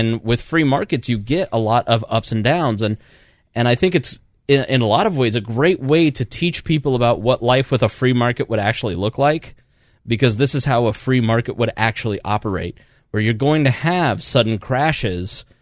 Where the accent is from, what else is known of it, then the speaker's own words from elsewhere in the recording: Indiana, United States; We're from Indiana.